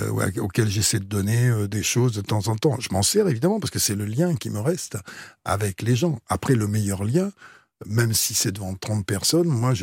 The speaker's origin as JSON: {"language": "French", "town": "Brive-la-Gaillarde", "region": "Nouvelle-Aquitaine", "country": "France", "moved": "yes", "said": "Moi, j'ai jamais décollé d'abord de mon enfance, et puis j'ai jamais décollé des premiers jours où je suis parti de Brive, où j'étais encore à Brive, que je savais pas du tout ce que j'allais faire"}